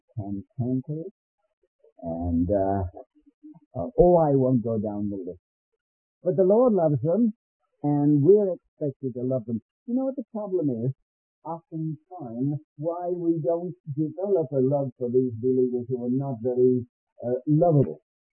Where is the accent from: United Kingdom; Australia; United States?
United Kingdom; England; if you can't read my writing, it's because I'm an Englishman writing on St. Patrick's Day.